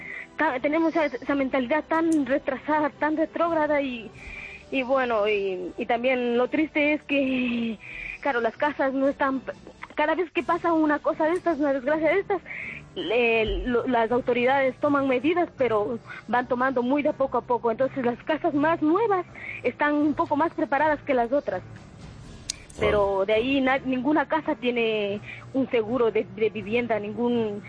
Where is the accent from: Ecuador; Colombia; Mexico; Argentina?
Ecuador; moved away; yo soy una ecuatoriana que estoy aquí desde hace 18 años. Ajá. Mi familia vive en Ambato, que es en el centro de Ecuador, más o menos.